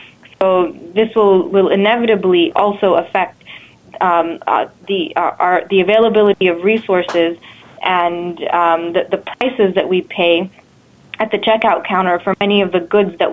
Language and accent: English; India; I'm originally from India, and I've been watching very closely what's happening there